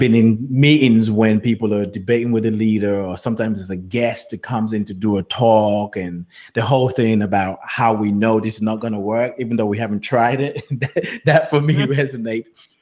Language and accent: English; England, United Kingdom; born there; also born or lived in United States; even though I was born in England, I've been in America, so coming back, they hear the slight American accent.